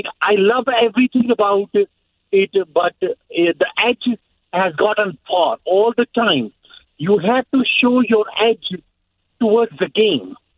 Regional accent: Brooklyn, New York, United States; Brooklyn Nets. I'm from Brooklyn. But I want to beat Brooklyn Nets.

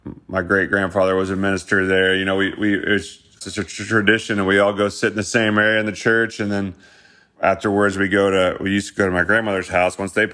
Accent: Midwest, United States; And I wanted to show my co-producers and my manager kind of my hometown feel of that Midwest flair that I come from.

